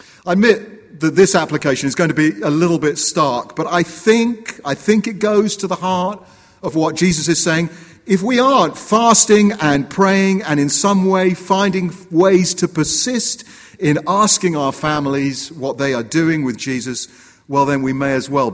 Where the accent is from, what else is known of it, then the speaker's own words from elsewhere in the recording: United Kingdom; But of course, I couldn't admit it, being British.